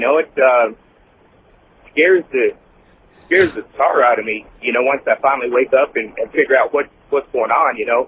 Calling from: Fort Worth, Texas, United States; I'm calling from Fort Worth, Texas.

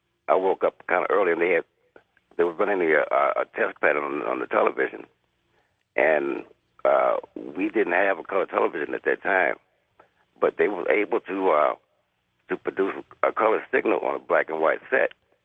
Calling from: Detroit, Michigan, United States; I'm calling from Detroit.

